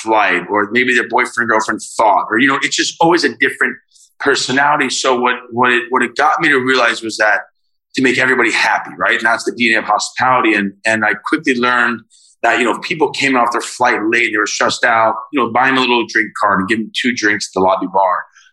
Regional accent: Miami Beach, Florida, United States; I was born and raised in Miami Beach.

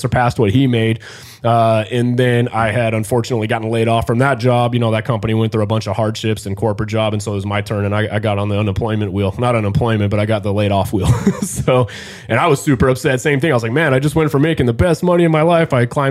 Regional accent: Las Vegas, Nevada, United States; I grew up in Las Vegas. We had grew up in a small manufactured mobile home there.

